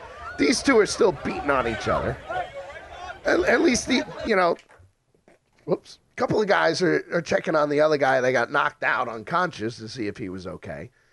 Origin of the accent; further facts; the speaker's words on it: New York, United States; I'm a New Yorker.